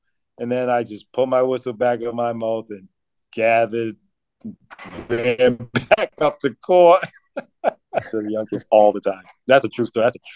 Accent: Boston, Massachusetts, United States; So I'm refereeing in the NBA, my hometown Boston Celtics at Chicago.

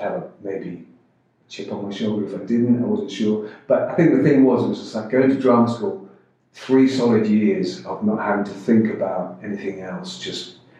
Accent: South West England, United Kingdom; I grew up in Cornwall for my teenage years

